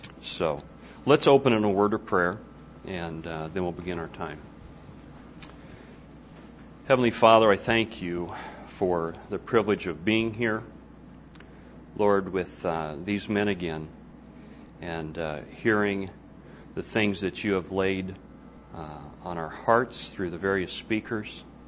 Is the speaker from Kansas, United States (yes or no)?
yes; Wichita, Kansas, United States; I'm from Wichita, Kansas.